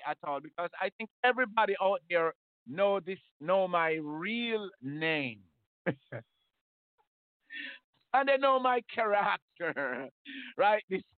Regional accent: Saint Catherine, Jamaica; born there; I'm Jamaican, St. Catherine born.

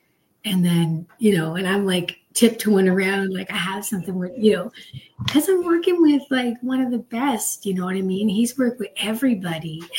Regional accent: Canada; now in United States; I was actually working on my visa to stay in America because I'm from Canada.

